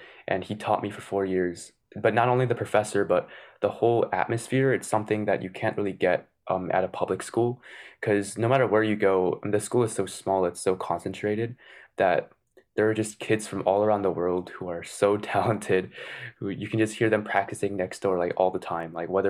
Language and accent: English; Hoffman Estates, Illinois, United States; Yeah, I grew up in Chicago at Hoffman Estates here.